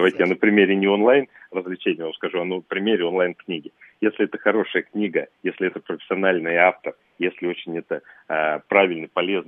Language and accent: Russian; Ryazan Oblast, Russia; где-нибудь там под Рязанью, откуда я родом